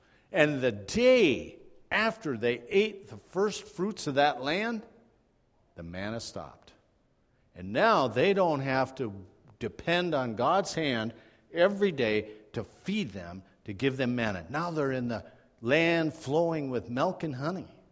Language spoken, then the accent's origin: English; Minnesota, United States; So, I'm supposed to know this. I'm from Minnesota.